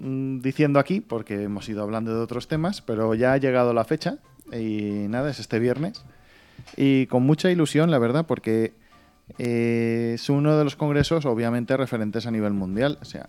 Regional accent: Valencian Community, Spain; Soy el único valenciano, eso seguro.

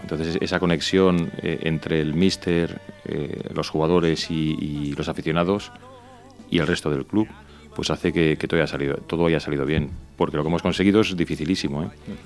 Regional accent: Palencia, Castile and León, Spain; moved away as an adult; now in Mallorca, Spain; soy de Palencia y que de Mallorca, pero llevo ya aquí viviendo más años realmente que Mallorca. Tengo 51 ahora y llevo aquí desde el 99. Uh-huh. Me casé en el 2001, o sea que llevo aquí ya muchos años.

